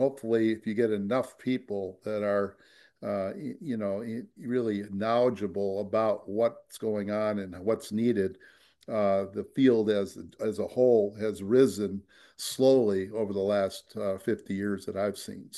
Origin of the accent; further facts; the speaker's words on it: Green Bay, Wisconsin, United States; And when I grew up in Green Bay, everybody was Jerry Kramer and Ron Kramer is Kramer.